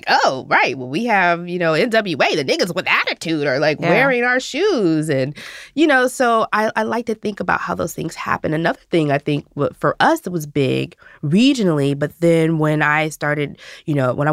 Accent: Indiana, United States; I mean, I grew up in Indiana. But all my family is from the South.

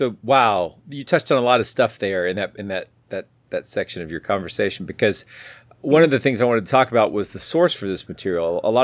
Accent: Atlanta, Georgia, United States; I mean, Atlanta, I'm from the Atlanta area, and Atlanta shuts down at night.

